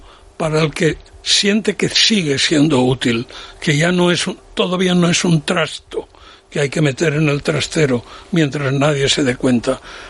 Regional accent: Spain; Yo, como español

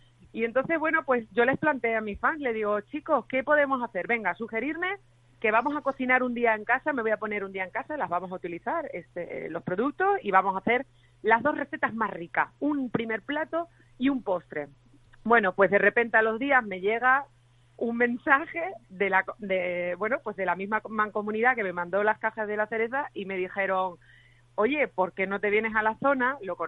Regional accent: Extremadura, Spain; vamos a estar este viernes en mi tierra, en el Valle del Jerte

